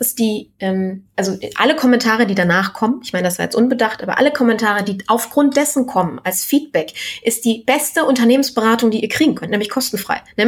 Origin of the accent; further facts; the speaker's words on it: Düsseldorf, North Rhine-Westphalia, Germany; Ich bin ja Düsseldorferin